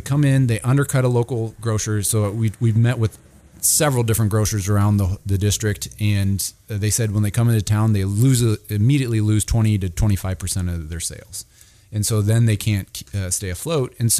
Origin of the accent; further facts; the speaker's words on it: Sioux City, Iowa, United States; also born or lived in Ames; And then I was actually born in Ames when we were living in Nevada, and then I was raised in Sioux City